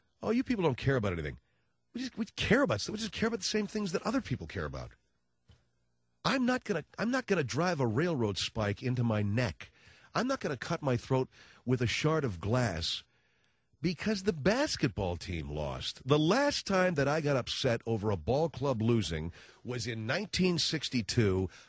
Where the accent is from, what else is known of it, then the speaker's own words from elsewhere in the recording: Philippines; now in United States; Well, I was born in the Philippines. I'm from the Philippines.